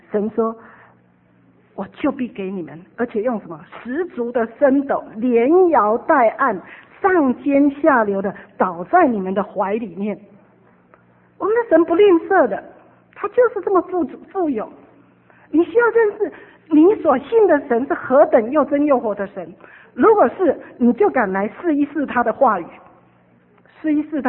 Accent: Taiwan; 我从台湾来我只带了几千块

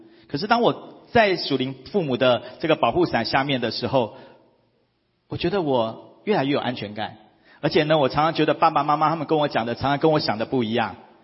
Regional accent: Taipei, Taiwan; now in Kaohsiung, Taiwan; 因为我是台北人，我到高雄，所以我也经历到真的就是提着一个皮箱，好，到他乡的一个感受

